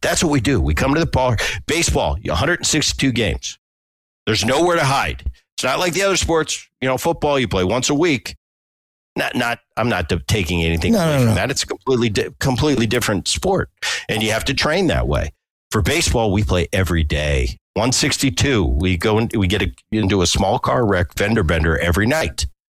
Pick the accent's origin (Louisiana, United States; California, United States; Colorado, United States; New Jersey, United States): New Jersey, United States; But when I was a kid, I grew up in New Jersey.